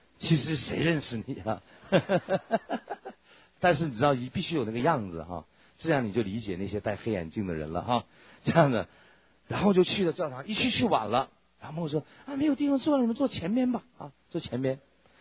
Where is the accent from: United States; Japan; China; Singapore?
China; Shenyang, Liaoning; 他是抚顺人，我是沈阳人，我们俩 加距离隔着就几分钟路，就是半个小时就能到。口音非常相像